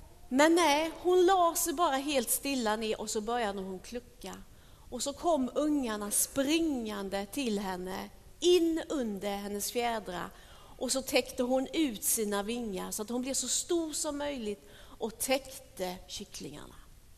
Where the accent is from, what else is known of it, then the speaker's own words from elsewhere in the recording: Småland, Sweden; Jag är från Småland, ni som inte visste det.